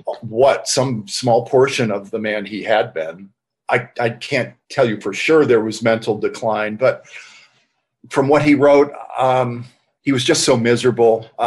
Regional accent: Ohio, United States; I grew up ultimately around Firestone Country Club, which was really a hive of professional golf

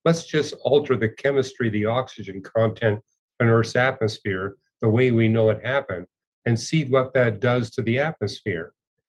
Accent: Vancouver, British Columbia, Canada; I was raised in Vancouver, British

